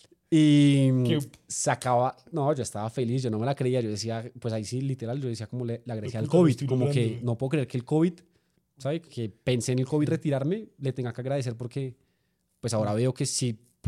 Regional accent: Bogotá, Colombia; Sí, parezco gringo, pero no, soy de Bogotá.

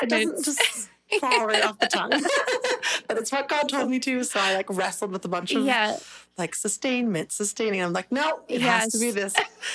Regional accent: Nova Scotia, Canada; moved away as an adult; I am originally from Nova Scotia. So I lived there until I was about 22.

